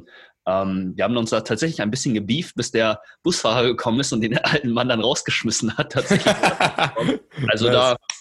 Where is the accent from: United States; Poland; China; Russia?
China; now in Germany; ich komme aus China, falls die Leute das noch nicht wissen